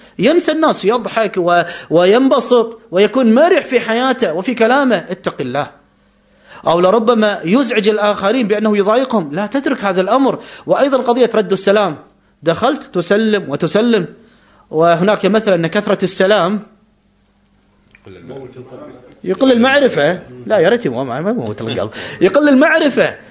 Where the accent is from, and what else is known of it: Kuwait